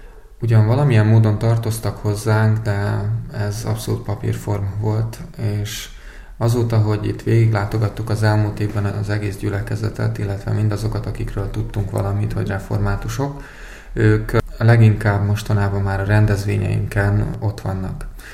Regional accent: Zakarpattia Oblast, Ukraine; now in Hungary; mi magunk is határon túliak vagyunk, tehát mi Kárpátaljáról származunk, én is, a feleségem is

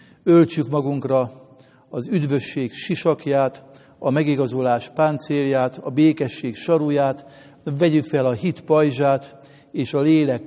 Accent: Hungary; én hálás vagyok Istennek, hogy magyarnak születtem, és a magyar nép tagja lehetek. Ám ha azt mondom, hogy magyar református keresztjén vagyok

